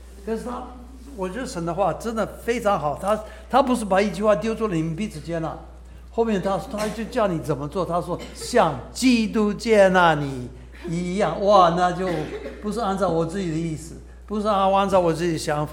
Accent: Taiwan; accent: Taiwanese Mandarin; OK， 呀，就是我们台湾国语乱高兴。

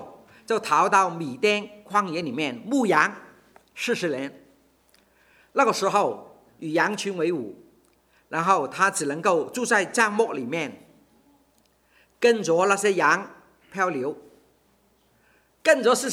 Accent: Hong Kong; 我香港出生，香港长大，香港受教育

